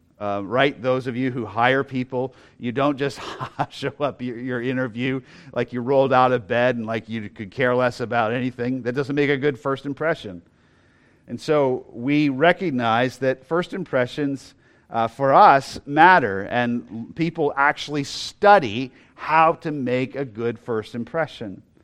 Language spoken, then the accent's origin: English; Loudoun, Virginia, United States; I used to joke that it was a little bit like me telling people I'm from Loudoun.